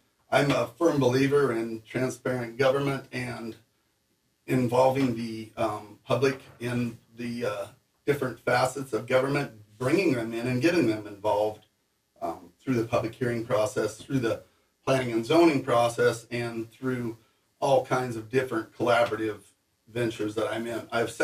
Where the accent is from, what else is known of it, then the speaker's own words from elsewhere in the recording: Priest River, Idaho, United States; I've lived in Bonner County my entire life. I was born and raised in Priest River. I've gone to school, worked my whole life here